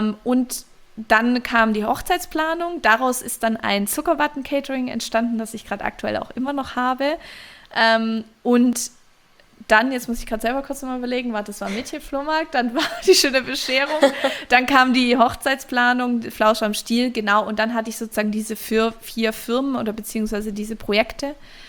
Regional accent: Stuttgart, Baden-Württemberg, Germany; Also wir kommen alle aus Stuttgart

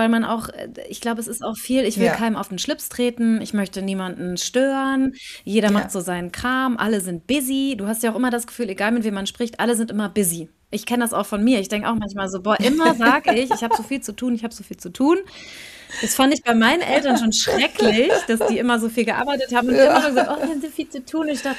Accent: North Rhine-Westphalia, Germany; ich komme aus NRW und meine zwei Brüder und ich, wir sind also auch drei Geschwister und wir wohnen alle nicht mehr

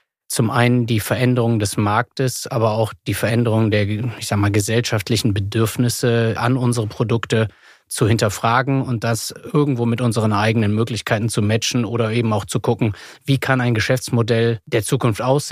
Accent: Rhineland, Germany; Bin Familienvater, habe 2 kleine Kinder, wie so als Rheinländer durchaus eine rheinische Frohnatur.

